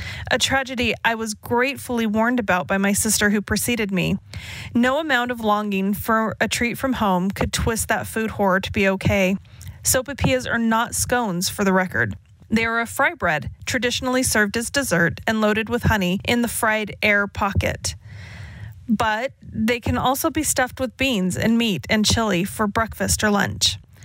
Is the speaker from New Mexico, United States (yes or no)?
yes; New Mexico, United States; I'm from Southwest New Mexico. My husband is from Southeastern Idaho.